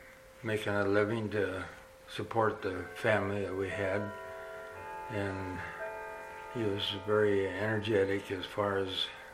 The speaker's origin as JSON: {"language": "English", "town": "Winfred", "region": "South Dakota", "country": "United States", "tie": "born or raised there", "said": "I grew up on our family farm at the mailing address of Winfred, South Dakota."}